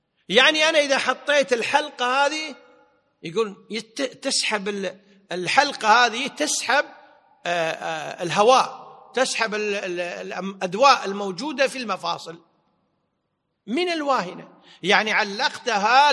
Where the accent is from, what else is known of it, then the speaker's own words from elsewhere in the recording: Kuwait; التميمة في عرفنا عندنا بالكويت يسمونها الحجاب